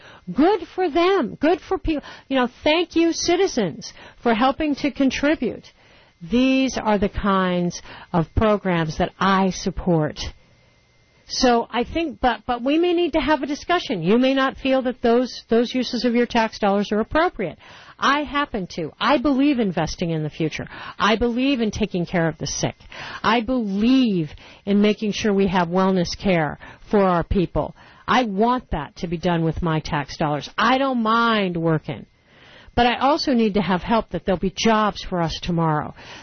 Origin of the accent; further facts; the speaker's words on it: United States; as an American woman, I am proud to be a citizen of the United States. I always have been.